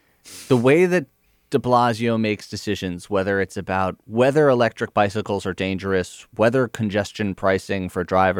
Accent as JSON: {"language": "English", "town": "New York City", "region": "New York", "country": "United States", "said": "not just as a writer at Slate, but as a New Yorker, I basically agreed with most of his diagnosis of what New York's problems were when he ran."}